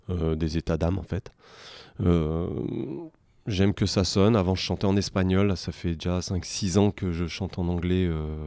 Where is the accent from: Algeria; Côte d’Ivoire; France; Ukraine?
France; Grenoble, Auvergne-Rhône-Alpes; je suis grenoblois